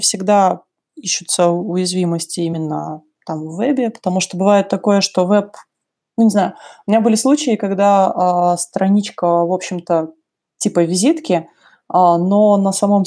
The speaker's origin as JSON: {"language": "Russian", "region": "Astana", "country": "Kazakhstan", "said": "когда я в Астану вернулась, я родом из Казахстана, из Астаны, из Нур-Султана, простите, нас переименовали."}